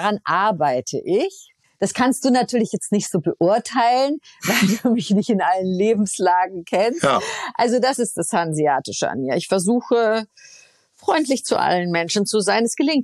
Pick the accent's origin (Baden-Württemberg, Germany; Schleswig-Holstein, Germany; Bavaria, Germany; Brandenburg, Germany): Bavaria, Germany; Munich; now in Hamburg, Germany; Also ich muss ja immer noch an mir arbeiten als Bayerin, dass ich nicht die ganze Zeit schimpfe.